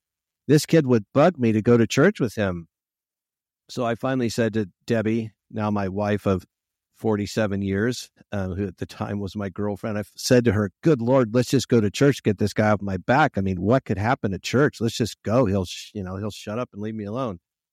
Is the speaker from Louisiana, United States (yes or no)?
no; Santa Ana, California, United States; I'm from Santa Ana, California, and grew up in a kind of traditional, 1960s liberal United Methodist Church.